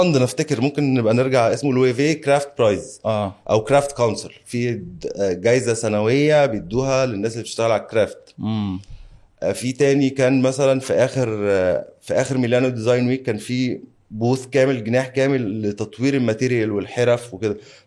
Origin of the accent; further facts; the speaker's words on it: Egypt; انا مصري ومش بعرف اتعامل مع الحرف كويس قوي